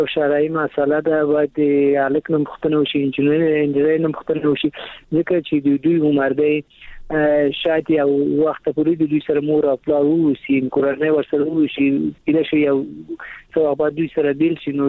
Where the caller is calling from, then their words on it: Kabul, Afghanistan; د کابل ولایت څخه مې اړیکې نیولې